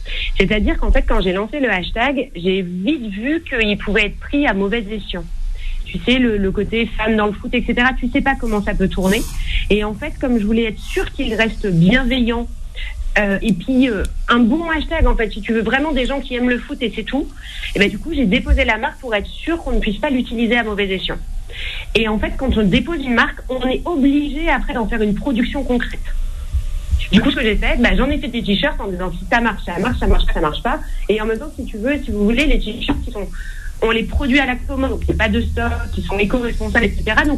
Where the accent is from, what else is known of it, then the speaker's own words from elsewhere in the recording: Creil, Hauts-de-France, France; moi, je suis de Creil à la base.